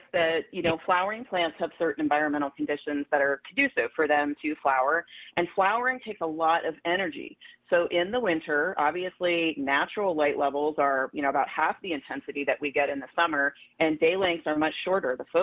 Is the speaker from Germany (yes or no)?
yes; Germany; growing up in Germany, we lived in small villages. I'm an army brat, but we never lived on post or base.